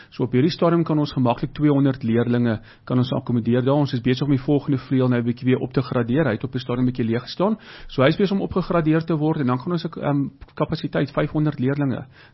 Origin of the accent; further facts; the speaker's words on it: Heidelberg, Gauteng, South Africa; Ja, tuisdorp, ek is gebore in Heidelberg, so dis vir my baie lekker om nou terug te keer na my wortels toe.